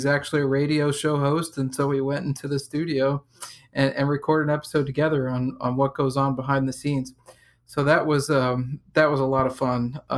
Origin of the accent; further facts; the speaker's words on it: Texas, United States; also born or lived in Louisiana; Grew up in Louisiana and Texas. More Texas than Louisiana, but my family is from Louisiana